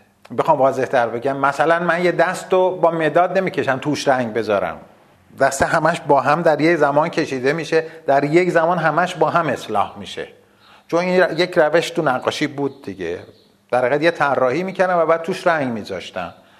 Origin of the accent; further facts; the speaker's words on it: Rasht, Gilan, Iran; من اولا تو رشت به دنیا آمدم و بعد خود فضای ابرناک اونجا اصلا تأثیر عمیقی رو من گذاشت.